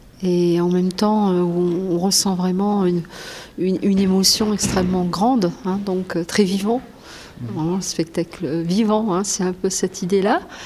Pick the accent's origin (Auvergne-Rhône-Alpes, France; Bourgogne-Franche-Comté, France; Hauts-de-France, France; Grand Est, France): Hauts-de-France, France; quand on est soi-même du Nord-Pas-de-Calais, très vraies, en fait.